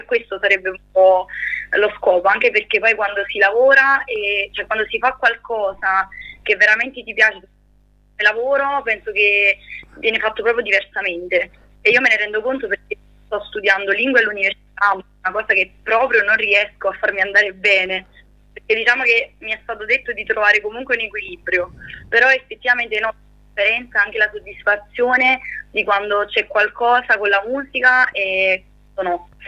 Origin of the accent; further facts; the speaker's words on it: Campania, Italy; Sono di un paesino vicino Caserta, a Campania.